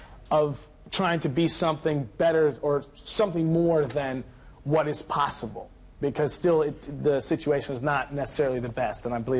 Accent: United States; It's actually because I'm American and I'm positive.

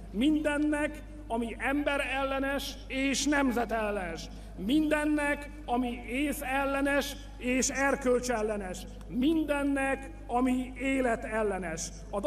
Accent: Hungary; De mi magyarok nem a múlt védelmezői, hanem a jövő emberei akarunk lenni.

